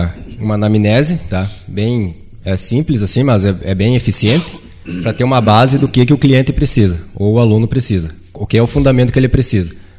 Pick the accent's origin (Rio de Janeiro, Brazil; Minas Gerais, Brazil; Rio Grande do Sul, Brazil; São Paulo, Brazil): Rio Grande do Sul, Brazil; Panambi; also born or lived in Santa Maria; now in Iraí, Brazil; Não, eu sou natural de Panambi, né? Comecei meus estudos lá, decorrer fui morar em Santa Maria e depois voltei para Panambi e depois vim morar aqui em Iraí.